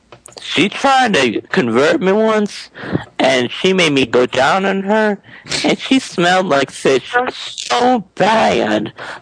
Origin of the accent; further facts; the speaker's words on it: New York City, New York, United States; born there; Okay, I was born in New York City.